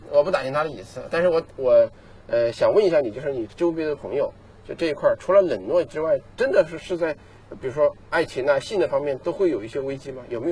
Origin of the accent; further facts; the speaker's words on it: China; 就是因为我是中国人，我有一颗民族心